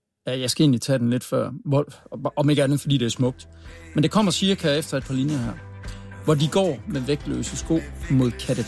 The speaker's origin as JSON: {"language": "Danish", "town": "Skovby", "region": "Central Denmark Region", "country": "Denmark", "tie": "born or raised there", "said": "Ja, jamen det er tæt på Aarhus, men langt ude i Jylland. Skovby ved Galten."}